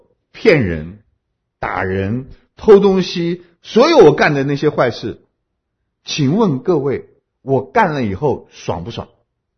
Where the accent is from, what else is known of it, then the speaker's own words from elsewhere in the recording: Hunan, China; 中间有没有湖南人？有啊，我们都不是好东西